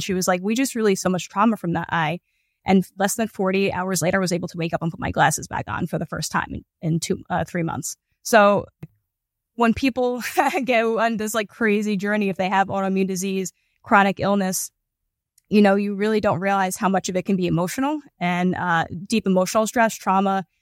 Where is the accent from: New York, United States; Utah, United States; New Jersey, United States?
New Jersey, United States; Newark; I grew up in Newark. Like my parents are cops.